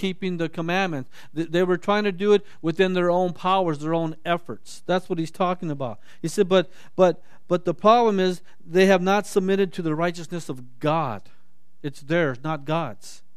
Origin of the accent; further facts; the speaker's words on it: Hollywood, California, United States; Well, I grew up in Hollywood.